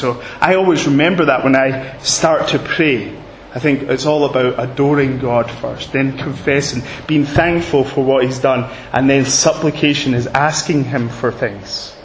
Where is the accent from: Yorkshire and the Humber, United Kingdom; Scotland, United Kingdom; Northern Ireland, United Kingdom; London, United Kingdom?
Scotland, United Kingdom; Now the Scots guy within me kind of would want to say, come on Nehemiah, pull it together.